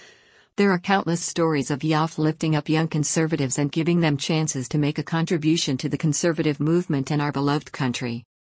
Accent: Los Angeles, California, United States; I grew up in West Los Angeles and went to prep school just outside of Beverly Hills.

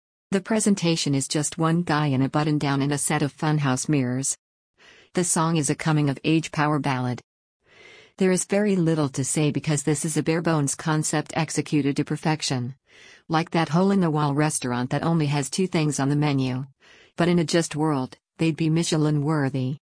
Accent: United States; I'm an American, so I have no idea who

